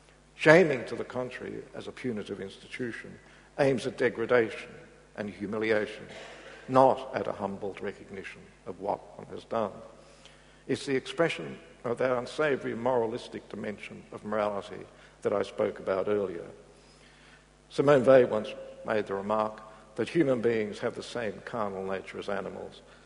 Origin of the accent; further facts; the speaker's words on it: Victoria, Australia; And only as an Australian, rather than a Victorian, can I feel rightly ashamed of what was done in other parts of the country.